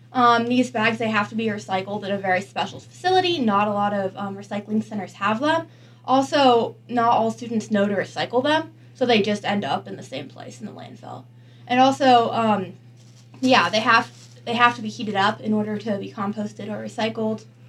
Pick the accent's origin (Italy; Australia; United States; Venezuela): United States; California; Well, I'm from California, and in California in 2016, on the ballot was a proposition to ban all plastic bags.